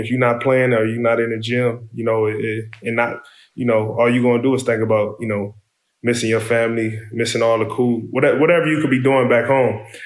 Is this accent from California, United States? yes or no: yes; Compton, California, United States; it's just a natural instinct growing up in Compton to understand, you know, where to go, where not to go